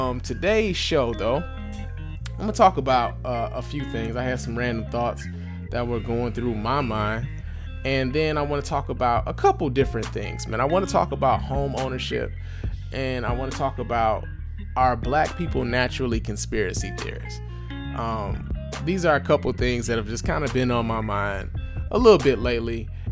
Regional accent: Detroit, Michigan, United States; Now, I remember part of the reason why I grew up in Detroit was because my grandfather owned about 5 homes here in the city of Detroit.

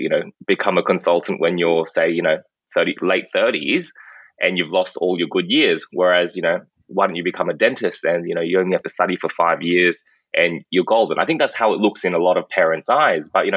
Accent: Brisbane, Queensland, Australia; So, I guess following on, growing up in Brisbane, I went to McGregor State School during primary school, and in high school, I went to Brisbane Grammar School

